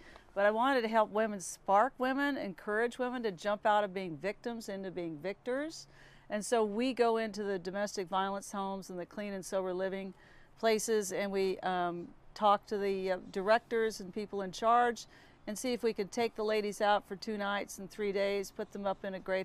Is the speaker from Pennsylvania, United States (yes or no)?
no; Santa Barbara, California, United States; I'm from Santa Barbara, but I went over to Las Vegas as a reporter and joined a church there and met my husband there and got married there and came back to Santa Barbara.